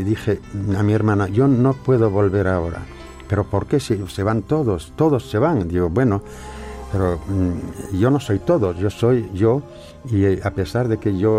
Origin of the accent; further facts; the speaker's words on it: Spain; Tengo que hacerme y volver a España para dar provecho a mi pueblo, porque es lo que yo quiero hacer